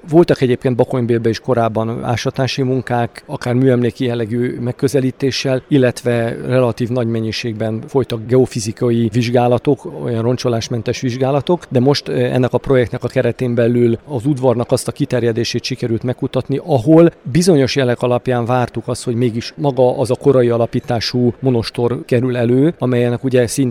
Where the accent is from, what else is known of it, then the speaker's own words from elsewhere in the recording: Sopron, Győr-Moson-Sopron, Hungary; born there; az én szülővárosomra Sopronra gondolok